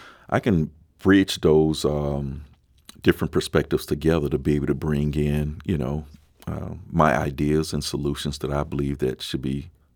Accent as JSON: {"language": "English", "town": "St. Louis", "region": "Missouri", "country": "United States", "tie": "born or raised there", "said": "as a young teenager growing up in the St. Louis region"}